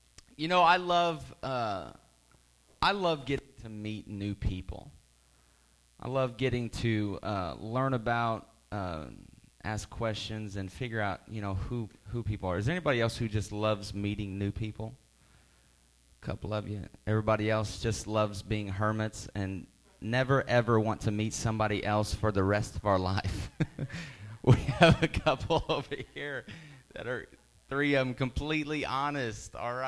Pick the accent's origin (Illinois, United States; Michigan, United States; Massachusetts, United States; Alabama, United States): Illinois, United States; Pinckneyville; growing up in Pinckneyville, Illinois, I didn't know a whole lot of people. Growing up in a town of 4,500 people can kind of do that to a guy.